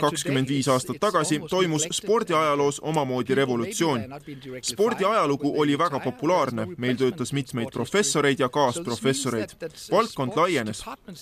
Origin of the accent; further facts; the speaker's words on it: Germany; Mina olen pärit Saksamaalt, riigist, kus spordi ajaloo tähtsus on vähenemas.